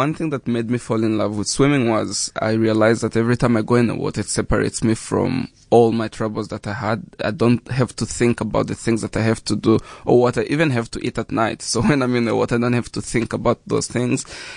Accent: South Africa; not that I come from South Africa, that I have to give back to South Africa

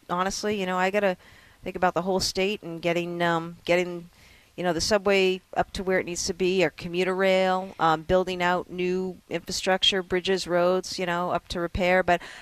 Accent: New Hampshire, United States; I grew up in New Hampshire, though. You know, there's a lot of services and resources that we get here in Massachusetts that we didn't get in New Hampshire

